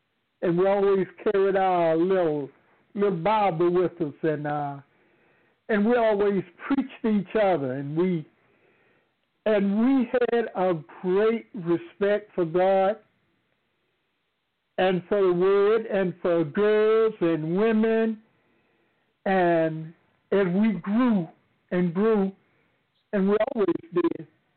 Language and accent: English; Brundidge, Alabama, United States; he was from Troy, and I was from Brundage. and we only had one high school in that area